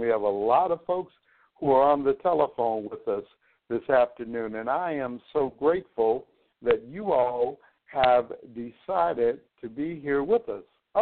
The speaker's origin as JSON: {"language": "English", "town": "Little Rock", "region": "Arkansas", "country": "United States", "tie": "born or raised there", "also_born_or_lived": "Washington, United States", "said": "about 132 miles from my hometown of Little Rock, actually, where I am speaking to you from right now. Lafayette is actually here with us, and he's in Washington, D.C., my other hometown."}